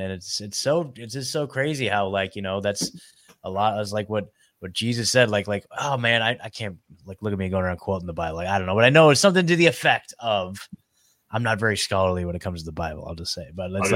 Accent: Oregon, United States; moved away as an adult; now in Nashville, United States; I basically moved across the country. I'm in Nashville now. I'm from Oregon. So I left Oregon in 2022 and moved to Tennessee just because I couldn't stand living there anymore.

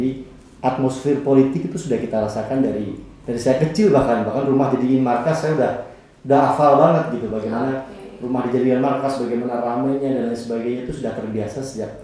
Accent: Blitar, East Java, Indonesia; moved away as an adult; now in Jakarta, Indonesia; Jadi saya merantau dari Blitar, kemudian ke Jakarta itu pengen kuliah, pengen waktu itu ambil jurusan ilmu politik.

